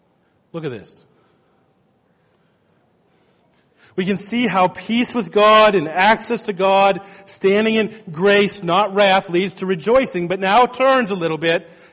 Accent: Montana, United States; there is this family that I know from where I grew up in Montana.

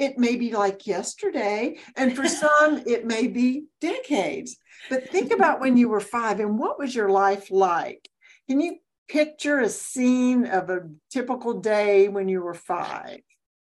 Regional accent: Mississippi, United States; also born or lived in Alabama / Georgia / Florida; now in North Carolina, United States; So I tell people that I'm from South America because I was born and raised in Mississippi. I've lived in Alabama, two places in Georgia, and two places in Florida.

